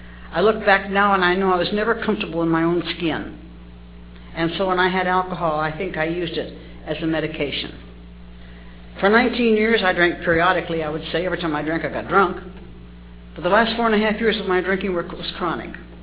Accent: Reno, Nevada, United States; I was born and raised in Reno. My grandfather homesteaded Reno and built the famous courthouse and many of the schools.

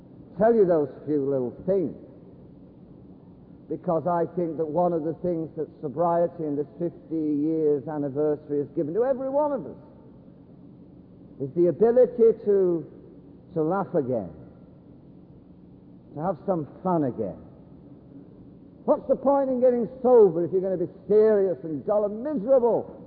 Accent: London, United Kingdom; In every country, you know I'm from London, but every country has its famous drunks.

